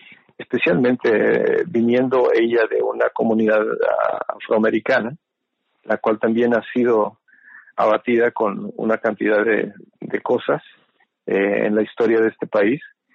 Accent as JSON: {"language": "Spanish", "country": "Mexico", "said": "yo soy mexicano, entonces siempre nos ha dolido mucho esa actitud."}